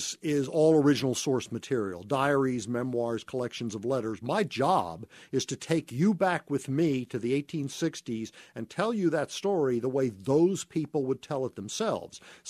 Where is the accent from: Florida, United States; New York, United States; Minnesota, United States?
Florida, United States; also born or lived in New Jersey; I grew up I'm from New Jersey, but I grew up in the South, in North Florida, and I hear it all the time.